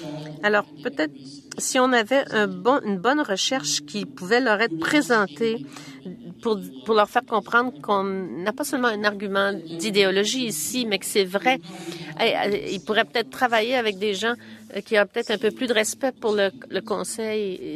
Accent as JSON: {"language": "French", "town": "Winnipeg", "region": "Manitoba", "country": "Canada", "said": "Moi, je viens de Winnipeg"}